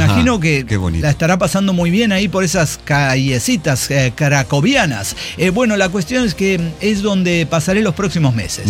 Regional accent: El Salvador; Y yo soy latinoamericano, yo soy salvadoreño.

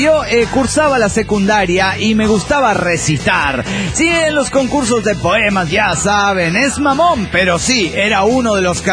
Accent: Mexico City, Mexico; yo soy chilango

